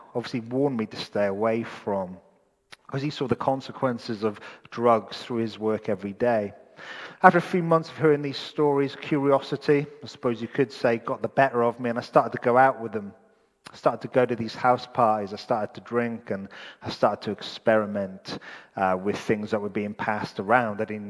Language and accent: English; Wales, United Kingdom; And both my parents, growing up in Wales, both my parents worked for the police.